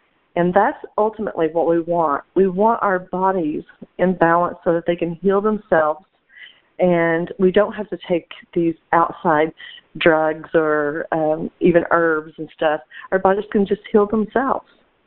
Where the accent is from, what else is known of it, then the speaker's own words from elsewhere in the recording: Kentucky, United States; I'm originally from Kentucky, and so this man was in Kentucky, and I would go back to Kentucky early in my career